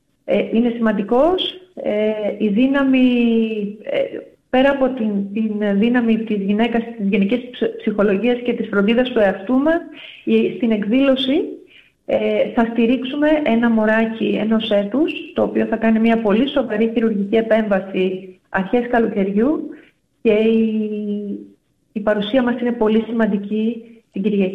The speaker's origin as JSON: {"language": "Greek", "town": "Rizomylos", "country": "Greece", "said": "Κατάγομαι από το Ριζόμυλο και πιστεύω πολύ στην αξία της επιστροφής στις ρίζες μας."}